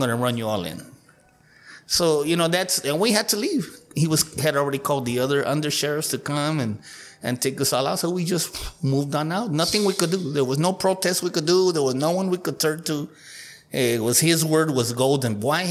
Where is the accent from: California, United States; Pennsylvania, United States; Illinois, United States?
California, United States; Brawley; and then growing up in Brawley. Brawley is a much different city than Calexico